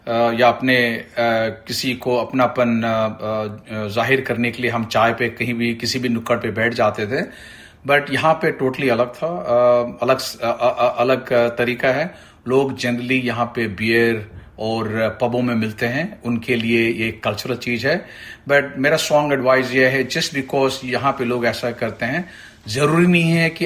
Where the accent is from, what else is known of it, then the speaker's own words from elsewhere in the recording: India; now in Australia; जब मैं साल 2000 में भारत से ऑस्ट्रेलिया आया, तो मैनली में एक रेस्टोरेंट मैनेजर के तौर पे काम शुरू किया था।